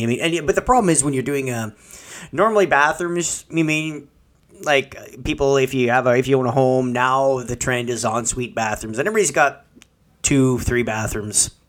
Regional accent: Sudbury, Ontario, Canada; I'm like, I'm from Sudbury, bitch.

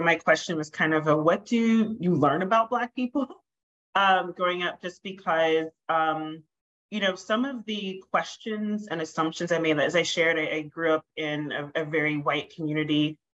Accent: United States; we are all American

